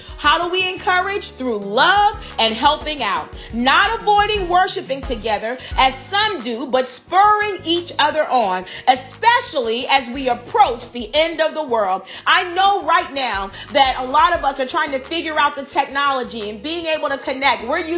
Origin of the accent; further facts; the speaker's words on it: South Carolina, United States; he was a movie star that grew up in my hometown, South Carolina.